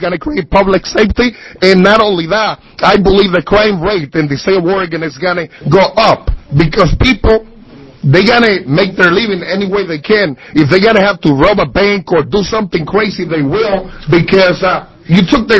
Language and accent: English; Dominican Republic; now in Salem, United States; Obviously, I'm from Dominican Republic, but I've been living in Salem for the last 22 years.